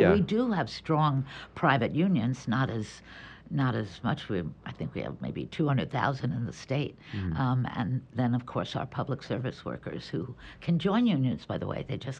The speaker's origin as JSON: {"language": "English", "region": "New York", "country": "United States", "said": "I come from New York."}